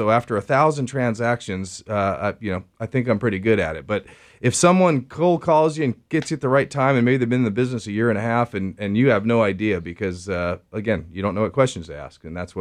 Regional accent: Las Vegas, Nevada, United States; I was born and raised in Las Vegas where my dad was an English professor.

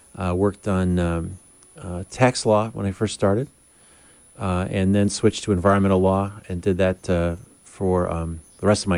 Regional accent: Detroit, Michigan, United States; also born or lived in Springfield, Ohio; I was born in Springfield, Ohio, but moved right away to the suburbs of Detroit.

